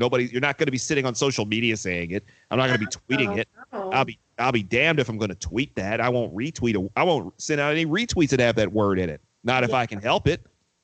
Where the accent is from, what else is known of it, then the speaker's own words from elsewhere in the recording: Detroit, Michigan, United States; I'm 40 years old. I'm black. I grew up in Detroit in the 1980s and 90s.